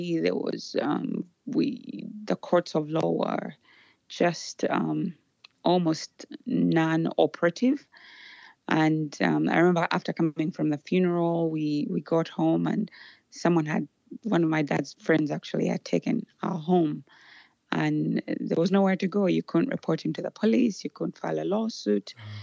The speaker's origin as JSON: {"language": "English", "country": "Uganda", "tie": "born there", "said": "So I was born in Uganda. That's in East Africa. And my dad was in the military."}